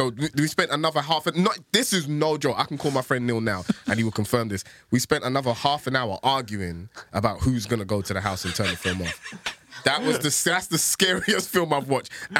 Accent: Tottenham, London, United Kingdom; I grew up in Tottenham, so you can imagine I'm traumatized.

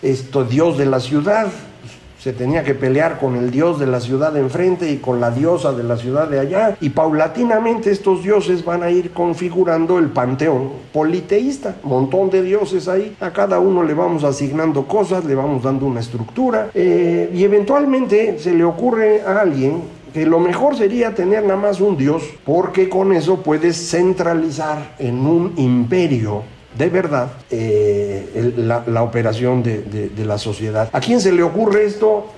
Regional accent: Veracruz, Mexico; Y esos son también los que conocemos aquí en Guerrero, cuando yo soy de Veracruz, también ahí cerquita.

